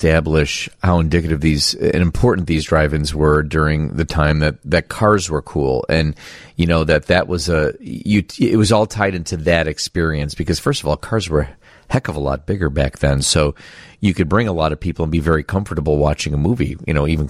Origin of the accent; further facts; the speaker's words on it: Loves Park, Illinois, United States; I grew up in Loves Park, Illinois during the late 50s and 60s. We lived two blocks from the River Lane Outdoor Theater.